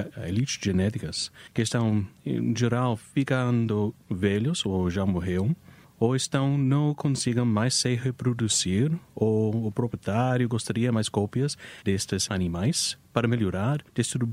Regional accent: United States; Portuguese is a second language; Eu sou americano, então algumas vezes é difícil para entender as frases, mas originalmente dos Estados Unidos.

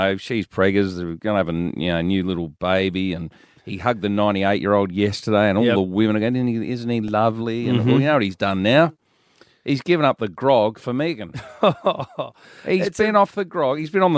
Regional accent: Beaumont, South Australia, Australia; Beaumont.

